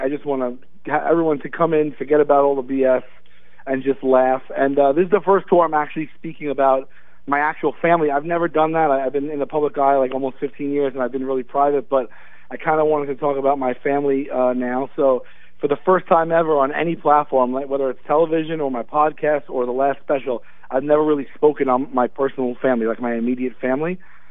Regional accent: Staten Island, New York, United States; Yeah, born and raised in New York City, Staten Island, yeah.

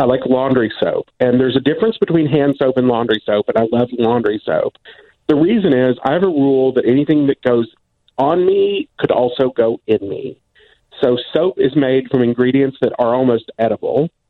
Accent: Southern United States, United States; I grew up in the South, and one of my favorite things is hominy

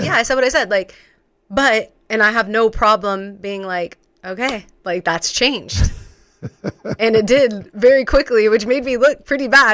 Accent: California, United States; given I'm from Southern California.

